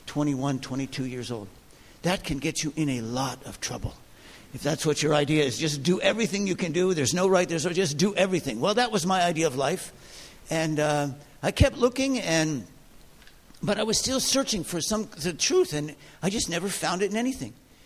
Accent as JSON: {"language": "English", "country": "United States", "tie": "born or raised there", "said": "so I grew up in the United States, grew up in a synagogue."}